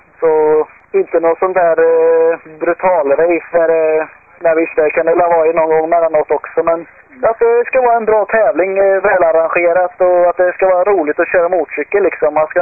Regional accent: Skövde, Västra Götaland County, Sweden; så tar jag mina kompisar studenten hemma i Skövde då.

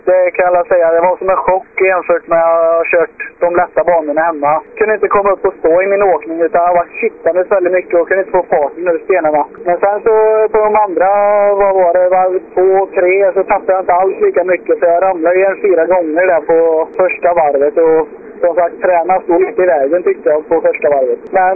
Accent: Västra Götaland County, Sweden; Jag har varit nyårsstafetten och våran vintercup hemma i Skaraborg då.

